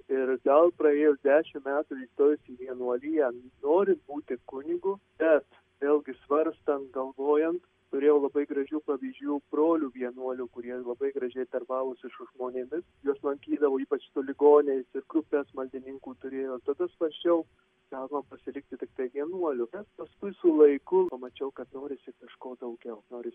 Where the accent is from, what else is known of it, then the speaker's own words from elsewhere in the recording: Marijampolė, Marijampolė County, Lithuania; Gimiau Marijampolėje 73 metais, buvau pakrikštytas Marijampolės bazilikoje, pabaigiau vidurinę mokyklą